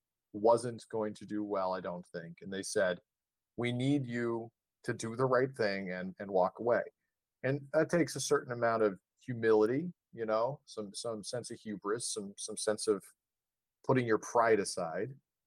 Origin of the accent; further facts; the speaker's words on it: California, United States; Well, we're from California, so we knew that it was an awful pick.